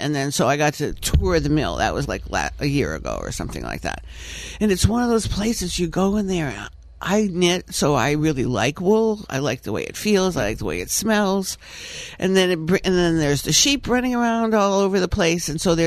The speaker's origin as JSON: {"language": "English", "region": "Rhode Island", "country": "United States", "tie": "born or raised there", "said": "I'm from the East Coast, I'm from Rhode Island, there were, when I grew up, you know, you made a dollar an hour working in the woolen mill or the jewelry mills."}